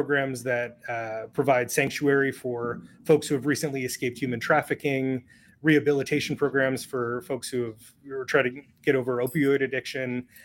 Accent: Sioux City, Iowa, United States; born there; also born or lived in Fargo; So I was born in Sioux City, Iowa, which is like a little slaughterhouse town. But I moved up to Fargo when my dad was hired to redevelop the downtown in Fargo.

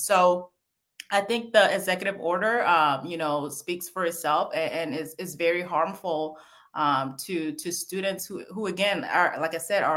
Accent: St. Paul, Minnesota, United States; born or raised there

